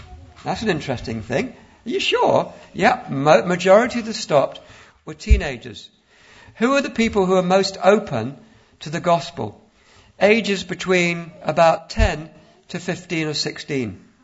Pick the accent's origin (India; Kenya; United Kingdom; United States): United Kingdom; I'm not Scottish, I'm Anglo-Welsh.